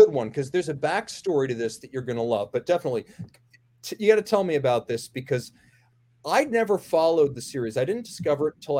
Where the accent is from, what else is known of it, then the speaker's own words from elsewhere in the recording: Northern United States, United States; I grew up in the North, so I had limited exposure to the Dukes of Hazzard. Culturally, it wasn't the same thing.